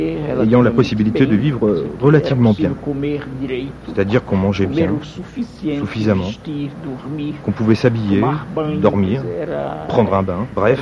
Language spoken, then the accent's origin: French; Recife, Pernambuco, Brazil; Nous avons habité la maison où je suis né, à Recife, jusqu'à mes 11 ans, à peu près.